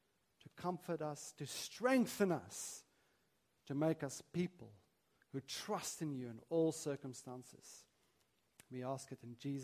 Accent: South Africa; now in London, United Kingdom; Because I'm from South Africa.

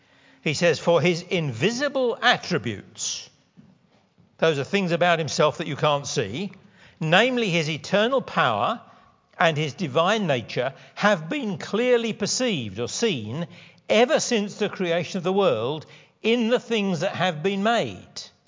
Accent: London, United Kingdom; I was brought up in London, a city with bricks and concrete and tar.

